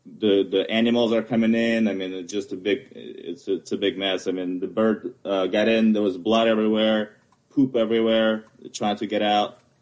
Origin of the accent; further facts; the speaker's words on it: Ukraine; English is a second language; Sorry, English is my third language. I'm from Ukraine.